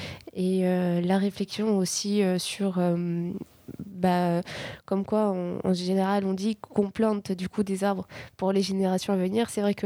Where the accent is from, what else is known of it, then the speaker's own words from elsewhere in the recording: Paris, Île-de-France, France; étant donné que j'ai grandi à Paris, c'est vrai qu'on voit beaucoup, beaucoup, beaucoup de bitume, quoi.